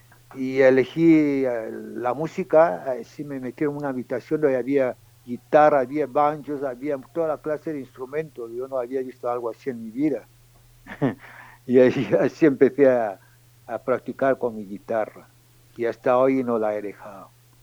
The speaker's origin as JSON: {"language": "Spanish", "town": "Sone Sassom", "region": "Kié-Ntem", "country": "Equatorial Guinea", "tie": "born there", "said": "Es verdad, yo nací en Sone Sassom, que es un pueblo de Ebeveyín."}